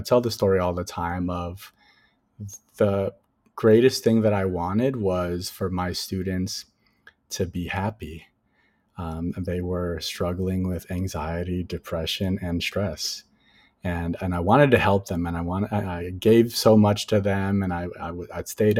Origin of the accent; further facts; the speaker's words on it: Chicago, Illinois, United States; So I, you know, growing up in Chicago, I got into a lot of amazing experiences as a young person learning music in high school and in college.